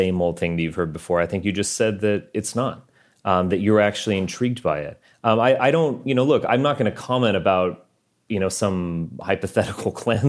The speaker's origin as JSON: {"language": "English", "region": "Texas", "country": "United States", "tie": "born or raised there", "also_born_or_lived": "Massachusetts"}